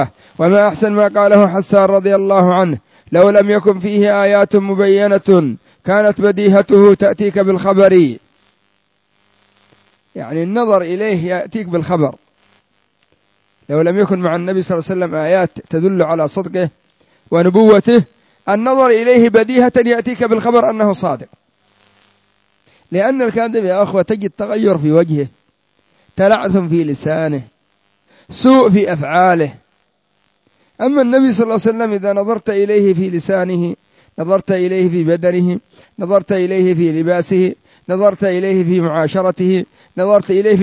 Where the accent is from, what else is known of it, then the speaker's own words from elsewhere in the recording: Yemen; عندنا في اليمن كانوا ناس من المجاذيب سمون بأصحاب بن علوان يمرون في الأسواق، نحن أدركناهم